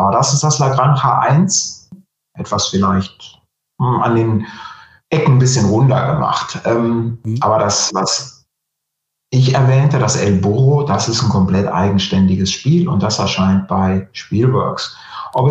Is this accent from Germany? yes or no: yes; Germany; Wenn sie uns also ins Land als Deutsche reinlassen im nächsten März